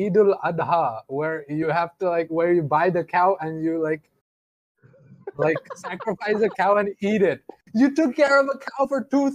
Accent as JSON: {"language": "English", "country": "Bangladesh", "said": "But given that I'm from Bangladesh, I should have known"}